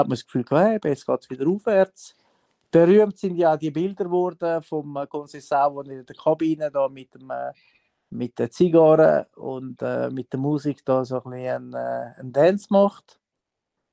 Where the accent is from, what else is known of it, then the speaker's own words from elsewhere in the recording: France; Ja, ich bin Franzose, genau.